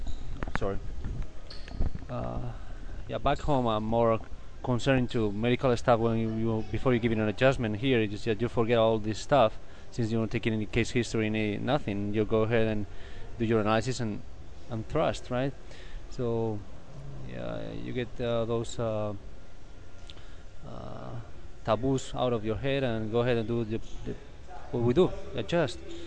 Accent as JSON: {"language": "English", "country": "Spain", "second_language": "English", "said": "and I'm from Spain"}